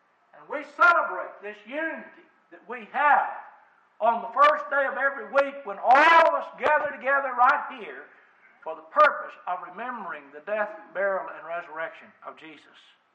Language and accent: English; Texas, United States; And here I was from Texas. What do we have in common? My daddy was a log hauler.